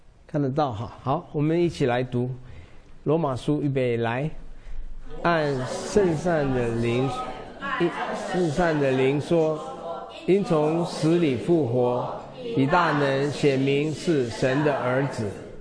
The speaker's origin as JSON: {"language": "Chinese", "country": "China", "said": "其实对我们中国人来讲，这个很容易，为什么呢？我们中国人用什么？我们用阴历，用月历，对不对？"}